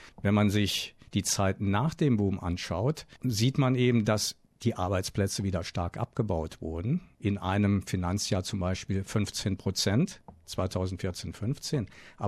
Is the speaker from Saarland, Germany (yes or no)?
yes; Saarland, Germany; Ich bin im Saarland groß geworden